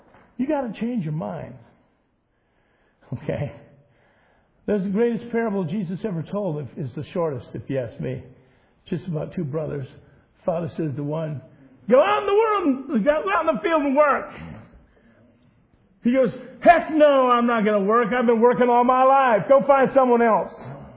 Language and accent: English; United States; I'm Catholic. I'm American.